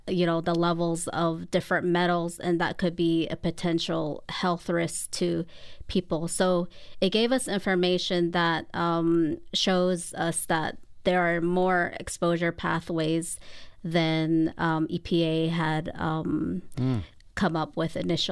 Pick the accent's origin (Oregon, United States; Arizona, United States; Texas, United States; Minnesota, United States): Arizona, United States; Well, I grew up on the Navajo Nation without electricity or running water, and my family lived within the Peabody leasehold area